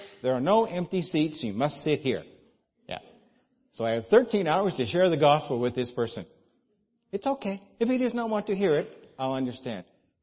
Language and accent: English; Florida, United States; now in Osaka, Japan; He's asking me, where are you from? I am from Florida. What are you doing here? I am pastoring the church at Osaka International Church in Tamatsukuri.